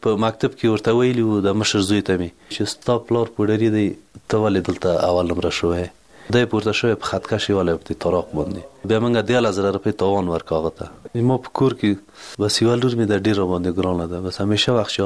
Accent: Ghorband, Parwan, Afghanistan; د پروان د ولایت یم، د غوربند ولسوالۍ

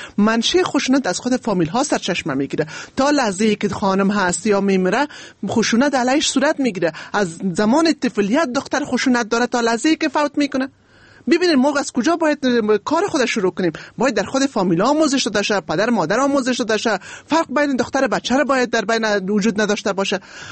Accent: Afghanistan; ما شما الحمدلله مسلمان هستیم، ما شما افغان هستیم،

